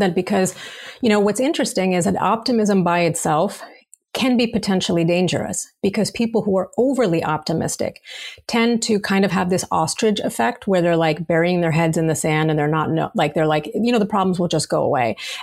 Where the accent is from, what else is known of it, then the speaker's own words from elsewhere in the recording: New York, United States; I, as a New Yorker, like you're in the midst of all of it.